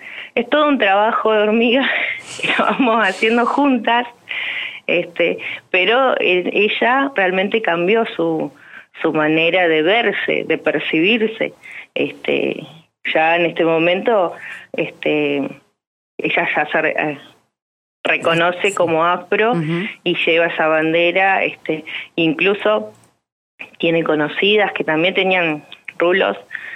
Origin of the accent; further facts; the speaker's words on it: Fernández Oro, Río Negro, Argentina; yo soy de Fernández Oro, y en Cipolletti hemos vivido triples crímenes que aún están sin resolver.